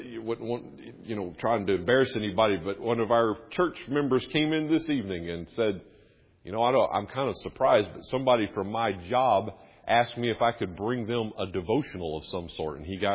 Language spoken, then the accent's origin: English; North Carolina, United States; I didn't appreciate growing up in North Carolina, and I didn't grow up on the coast, but, you know, I grew up, you know, in the southeast